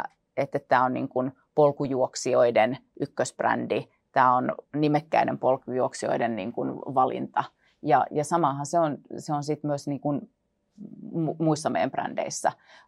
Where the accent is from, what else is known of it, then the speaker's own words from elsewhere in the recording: Lappeenranta, South Karelia, Finland; Mä oon kotoisin Lappeenrannasta ja mä tunnen siellä jokaisen kadun ja kohti jokaisen taloyhtiönkin